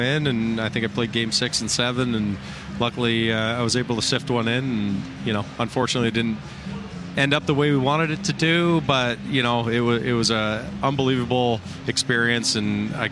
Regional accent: Victoria, British Columbia, Canada; growing up in Victoria, BC that never thought would be possible.

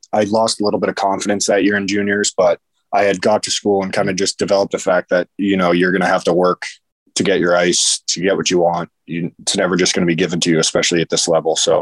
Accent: Massachusetts, United States; I wanted to play out my year with Boston Advantage out of my hometown, kind of right next to it.

